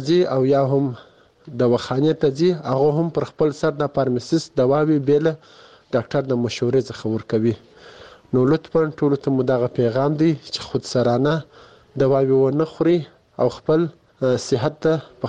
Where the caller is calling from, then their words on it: Kandahar, Afghanistan; دا کندهار ولایت دا سور لسمینا یس خطا سو تا پیغام اجدم. زه دلته په کندهار کې په یو شخصي روغتون کې د فارمسیست په حیث دنده اجرا کوم.